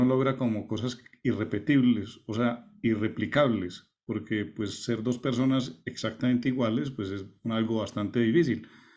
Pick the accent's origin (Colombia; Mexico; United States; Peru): Colombia; Manizales, Caldas; yo soy de Manizales